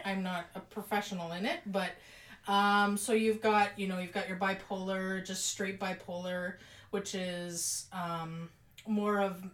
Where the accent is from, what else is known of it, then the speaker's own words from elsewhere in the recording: Calgary, Alberta, Canada; I grew up in Calgary